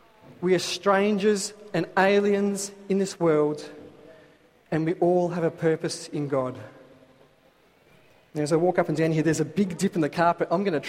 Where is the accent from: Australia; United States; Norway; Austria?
Australia; I'm proudly Australian.